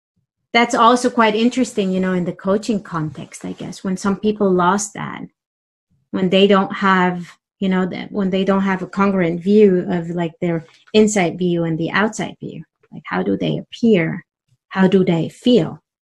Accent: Romania; growing up in Romania also meant surviving meant being flexible.

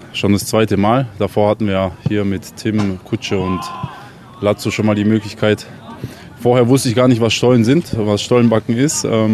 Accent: Ulm, Baden-Württemberg, Germany; Normalerweise würden wir in meine Heimat fahren, nach Ulm, zu meinen Eltern.

